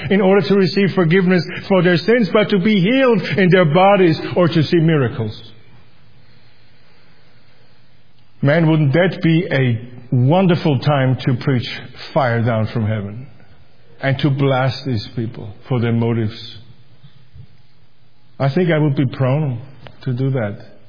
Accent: Austria; See, I'm from Austria. It was originally a very Catholic country.

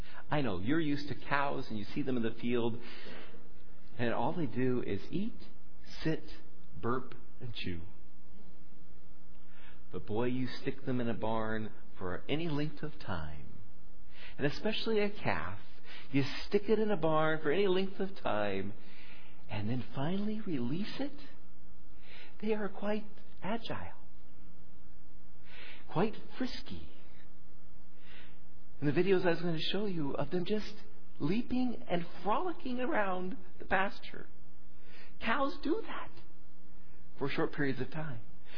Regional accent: West Coast, United States; I was raised on the West Coast by our Iowa farm boy.

